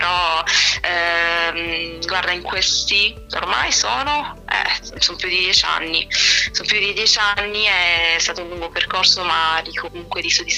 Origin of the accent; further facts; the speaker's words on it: Altamura, Apulia, Italy; now in Milan, Italy; io sono di Altamura in provincia di Bari, quindi sono super pugliese, così come già anticipato, solo che ormai vivo a Milano da 3 anni